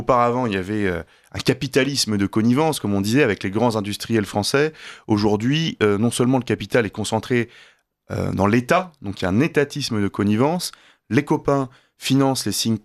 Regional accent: Brittany, France; Moi, je suis breton.

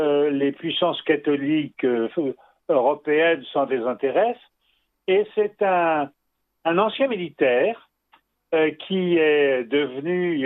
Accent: Brittany, France; pour nous qui sommes Français et qui sommes très attachés à notre beau pays, je dis notre parce que je suis breton

